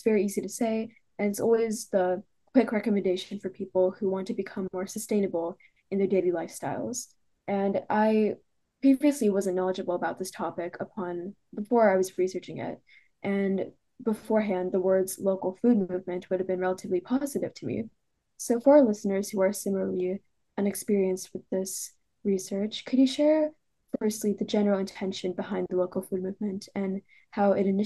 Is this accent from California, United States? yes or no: yes; Los Angeles, California, United States; now in Singapore; I am Indian. My parents are from Punjab. I am based in Singapore, but from Los Angeles originally. I've lived there for most of my life.